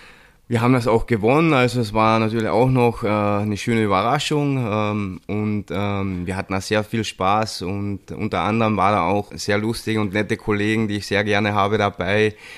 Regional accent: Austria; für mich als Österreicher

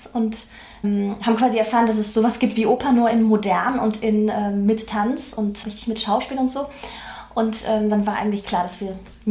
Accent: Leipzig, Saxony, Germany; now in Berlin, Germany; Ich bin aus Leipzig, bin aber jetzt nach Berlin gezogen und wohne jetzt quasi richtig in Berlin. Habe jetzt auch länger in Berlin gearbeitet und mich deswegen entschieden, mal wirklich hierher zu ziehen, weil ich die Stadt auch so liebe.

